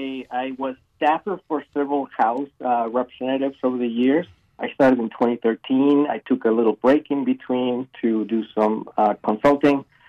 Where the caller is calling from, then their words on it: Palmer, Alaska, United States; Today I'm calling from Palmer.